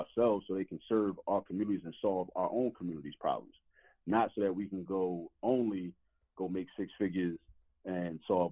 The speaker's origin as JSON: {"language": "English", "town": "New York City", "region": "New York", "country": "United States", "tie": "born there", "also_born_or_lived": "Baltimore", "said": "I was born in the Bronx before my family moved to Baltimore. I lived in New York, so I would watch the Yankees and the Mets, right?"}